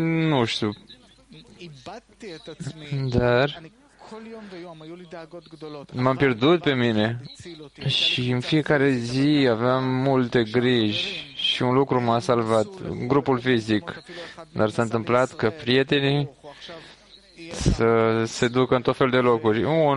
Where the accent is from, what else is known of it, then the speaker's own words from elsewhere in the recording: Ukraine; Sunt din Ucraina, sunt atât de mișcat acum și entuziasmat